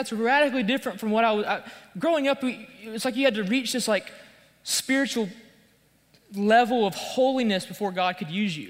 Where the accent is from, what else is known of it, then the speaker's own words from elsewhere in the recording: Texarkana, Texas, United States; I grew up in Texarkana. I'm an East Texas guy.